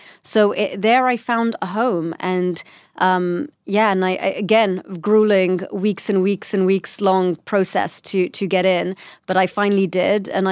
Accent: London, United Kingdom; born there; first language English; I was born in London. English is my first language.

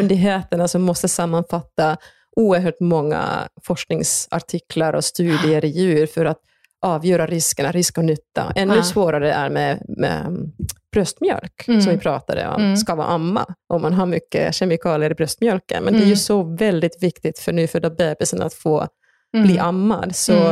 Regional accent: Finland; now in Sweden; jag kommer ju från Finland så jag oftast läser också finska myndigheternas rekommendationer.

